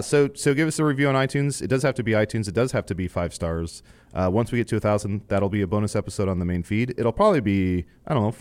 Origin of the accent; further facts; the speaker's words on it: Virginia, United States; Oh, I'm from Virginia. Peanuts.